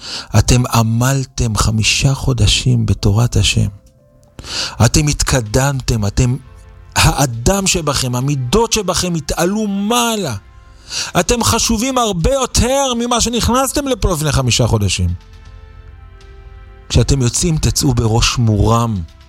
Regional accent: Netanya, Central District, Israel; אני גדלתי בנתניה, נולדתי, גדלתי בעיר הזו. היום היא נקראת עיר מעורבת, יש בה ברוך השם הרבה תורה, הרבה ציבור חרדי וגם הרבה שלא.

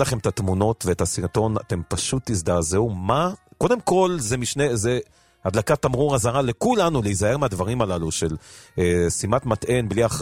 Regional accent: Bnei Brak, Tel Aviv District, Israel; איפה שאני גדלתי בתור ילד ברחוב חידה בבני ברק, מקום מגוריהם של ההורים

